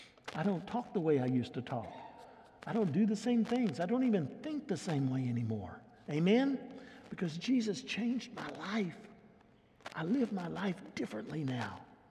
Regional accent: Lubbock, Texas, United States; It's just like when I was a little bitty growing up in God's country, Lubbock, and I wanted to go outside and ride my bike.

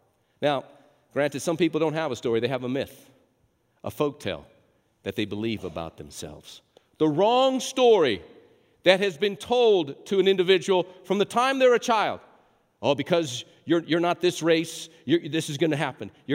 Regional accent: New Mexico, United States; now in Texas, United States; I was born and raised there, but thank God I'm a Christian by new birth and I'm a Texan by the grace of God. Hallelujah, right? New Mexico, by and large, is a hand-me-out state.

